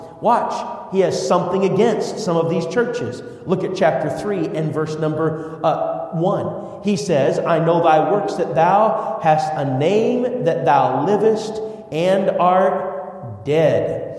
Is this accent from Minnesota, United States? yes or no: yes; Minnesota, United States; I am the youngest of five children, and we grew up together in Minnesota